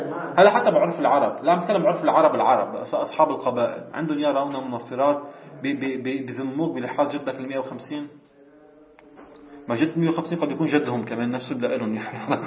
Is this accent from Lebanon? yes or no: yes; Lebanon; الفلافل عندنا بلبنان يكون فيها رطوبة أكثر